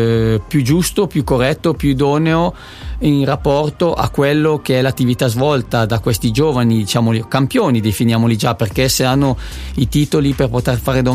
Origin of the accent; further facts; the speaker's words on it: Champdepraz, Aosta Valley, Italy; che è proprio nel mio paese, cioè il comune di Chant-de-Prat